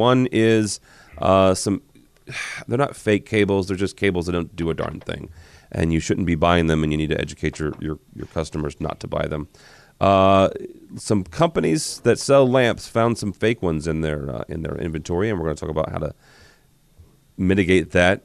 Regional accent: Midwest, United States; I'm from the Midwest. Everything outside of the, you know, Missouri and Illinois and Indiana is too far for me.

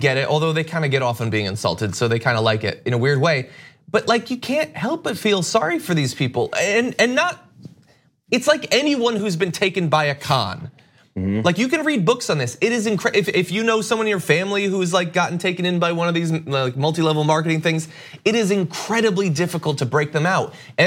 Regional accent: United States; But it's disconcerting as an American, as a human.

